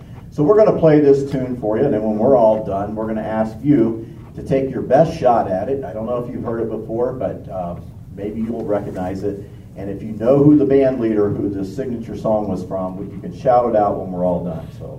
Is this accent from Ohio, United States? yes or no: yes; Maplewood, Ohio, United States; from Maplewood, Ohio. Go Maplewood! In eastern Shelby County.